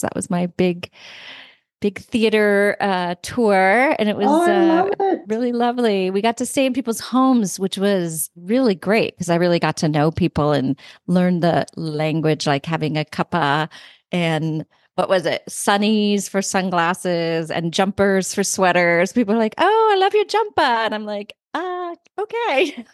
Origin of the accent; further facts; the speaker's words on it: California, United States; born there; now in Connecticut, United States; I am in Connecticut, but I am from California. So I started out born in California, now living in Connecticut all the way across the entire country.